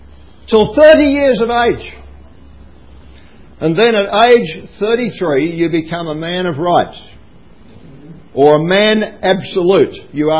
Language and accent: English; Kerang, Victoria, Australia; as I was growing up in Kerrang in northern Victoria